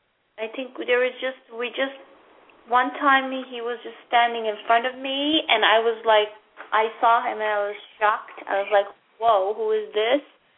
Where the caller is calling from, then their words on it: New York, United States; I'm calling from New York.